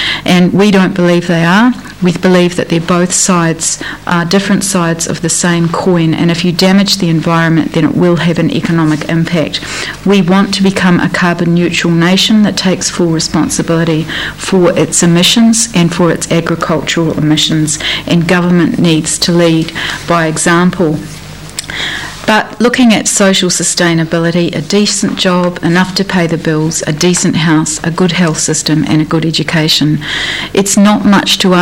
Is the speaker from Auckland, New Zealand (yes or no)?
no; Dunedin, Otago, New Zealand; moved away as an adult; I grew up in Dunedin. I moved away in my 20s and lived overseas for quite a bit of time. But I came back.